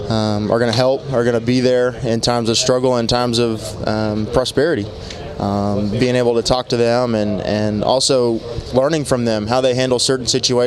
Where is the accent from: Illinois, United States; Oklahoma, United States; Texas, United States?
Oklahoma, United States; Ripley; I grew up just outside of Stillwater, in a little town called Ripley.